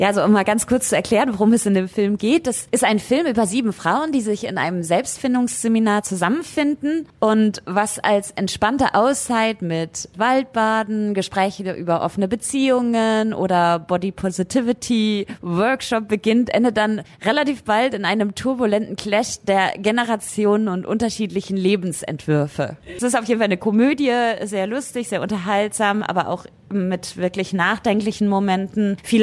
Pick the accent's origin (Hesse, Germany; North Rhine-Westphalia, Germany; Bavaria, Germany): North Rhine-Westphalia, Germany; Lüdinghausen; man muss auch dazu sagen, ich komme aus Lüdinghausen.